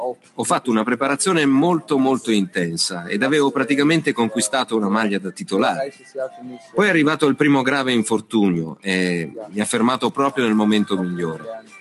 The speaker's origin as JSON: {"language": "Italian", "country": "Germany", "tie": "born or raised there", "said": "Sono cresciuto in Germania ed ho fatto tutta la trafila nelle giovanili della nazionale tedesca fino all'under 21. E quando a 19 anni sono stato preconvocato per gli europei, avevo il passaporto tedesco."}